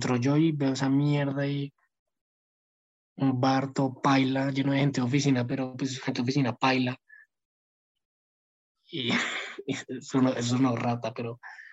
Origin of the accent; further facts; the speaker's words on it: Bogotá, Bogotá D.C., Colombia; O sea, es que acá en Bogotá, no me voy a quejar, yo soy rolo